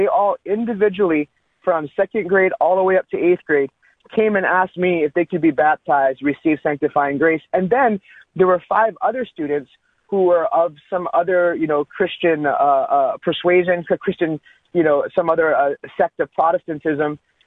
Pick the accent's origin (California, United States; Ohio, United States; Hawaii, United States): Hawaii, United States; I'm native Hawaiian. I speak the Hawaiian language, the whole deal.